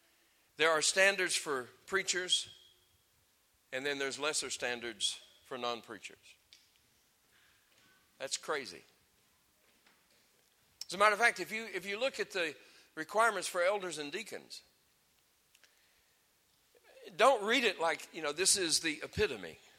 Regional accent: United States; Just like you have a natural DNA, I'm an American.

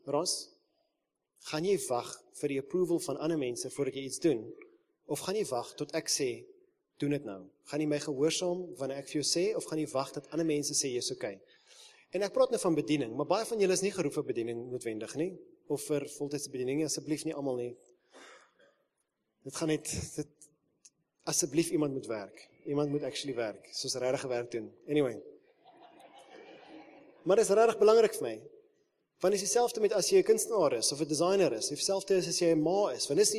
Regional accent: Pretoria, Gauteng, South Africa; ons kom uit Pretoria omgewing

